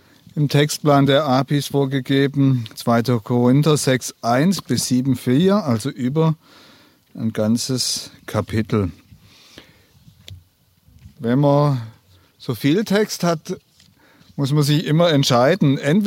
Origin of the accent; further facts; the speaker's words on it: Pfalzgrafenweiler, Baden-Württemberg, Germany; ich komme aus Pfalz-Grafenweiler, bin dort seit April Pfarrer.